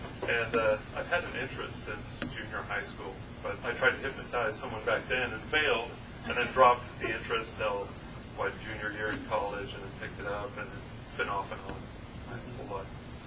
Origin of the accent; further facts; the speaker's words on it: Elk Grove, California, United States; I'm originally from Elk Grove, California, but I've lived in Texas around the Dallas area for the last 19 years.